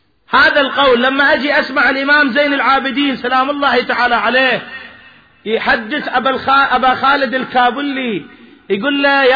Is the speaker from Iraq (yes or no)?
yes; Iraq; هذه عندنا بالعراق